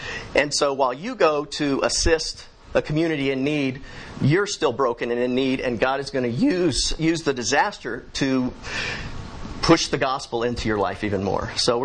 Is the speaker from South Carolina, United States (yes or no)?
no; Orlando, Florida, United States; Growing up in Orlando, I was familiar with Disney World.